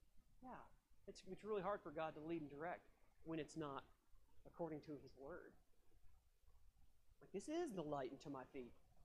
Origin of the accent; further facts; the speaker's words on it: West Virginia, United States; now in Montana, United States; Boy, when I look back about, why am I coming to Montana? I grew up in West Virginia. Who would dare leave that beautiful, wonderful state?